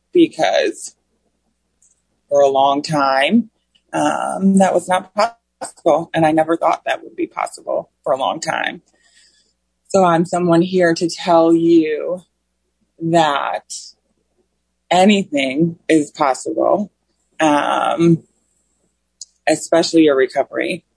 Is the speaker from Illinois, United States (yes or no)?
yes; Chicago, Illinois, United States; I'm from Chicago, Illinois. I was born to two alcoholic parents.